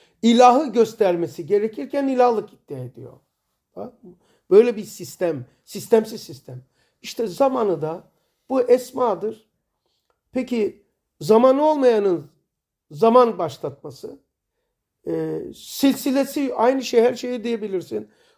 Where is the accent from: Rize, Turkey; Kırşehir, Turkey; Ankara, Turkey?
Rize, Turkey; born there; Ben de Rize'de doğdum. Şimdi bizim aklımız orada gelişti.